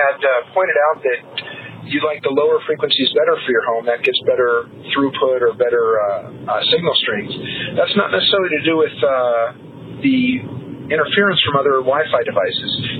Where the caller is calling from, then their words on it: Los Angeles, California, United States; I'm an ACM from Los Angeles.